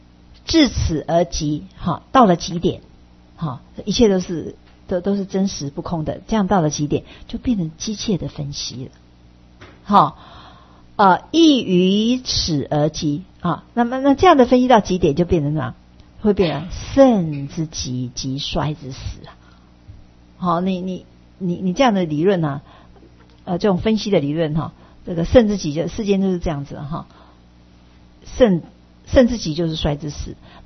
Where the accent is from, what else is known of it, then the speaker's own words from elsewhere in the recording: China; 哦，我们中国人更是好简，那不用说，那印度人都觉得说不容易维持了哈。